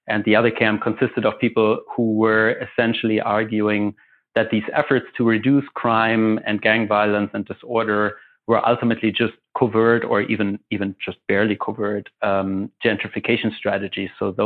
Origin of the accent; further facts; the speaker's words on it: Germany; English is a second language; now in United States; I'm originally from Germany.